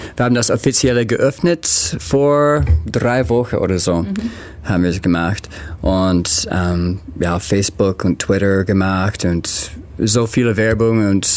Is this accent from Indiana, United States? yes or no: no; Los Angeles, California, United States; German is a second language; now in Ulm, Germany; ich komme aus Los Angeles. Ich bin hier in Ulm seit 2011. Ich war hier in Ulm umgezogen.